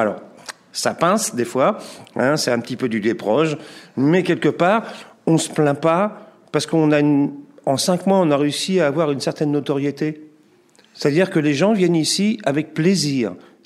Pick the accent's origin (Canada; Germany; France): France; Brittany; now in Ferrières-en-Gâtinais, France; moi, je suis pas connu ici. Je suis même pas de la région. Hein. Je suis breton.